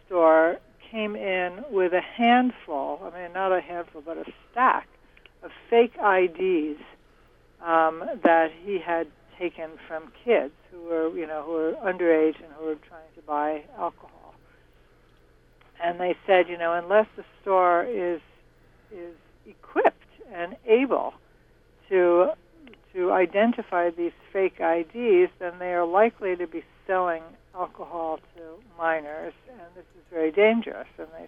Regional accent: New Haven, Connecticut, United States; Well, when I was growing up in Connecticut, and the drinking age in Connecticut was 21, and New York was 18.

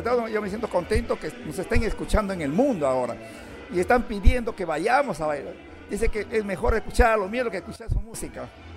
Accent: Peru; accent: jungle (selvático); Yo pienso que estoy hablando como limeño, pero me dicen, no hablas como limeño. Tú eres selvático, ¿verdad? Orgulloso de ser selvático, orgulloso de representar a mi país en el Perú y el mundo

